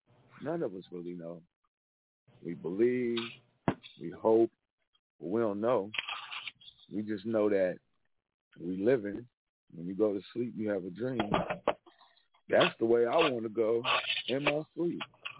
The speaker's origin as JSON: {"language": "English", "town": "Kansas City", "region": "Missouri", "country": "United States", "tie": "born or raised there", "said": "Shout out to my hometown, Kansas City, Missouri."}